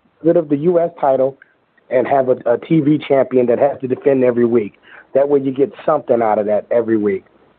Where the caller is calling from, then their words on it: Chico, California, United States; I'm calling from Chico, California, but I kept my 312 area code.